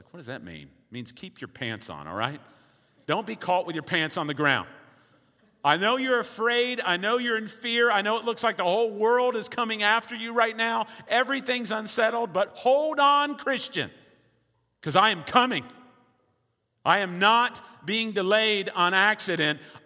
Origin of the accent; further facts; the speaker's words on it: Texas, United States; Now, I'm from Texas. I've seen some hail.